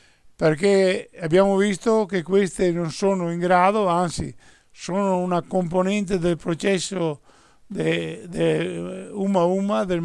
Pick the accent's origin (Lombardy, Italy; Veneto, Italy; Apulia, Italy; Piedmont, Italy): Veneto, Italy; Noi che siamo veneti, che abbiamo avuto una repubblica indipendente e autonoma per centinaia e centinaia di anni